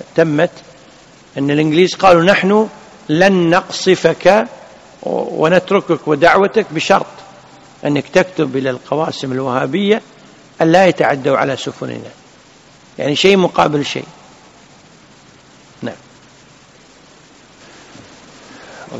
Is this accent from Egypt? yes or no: no; Kuwait; لكن درس في المباركية عندنا في الكويت